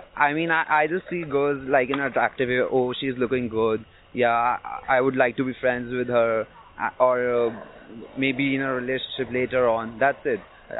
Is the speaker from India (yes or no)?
yes; India; My parents are Hindus. I'm from India, so they believe in God, but it's Hinduism God.